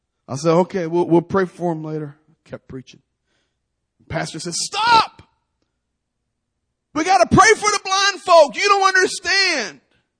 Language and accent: English; United States; I'm an American. We don't experience stuff like this.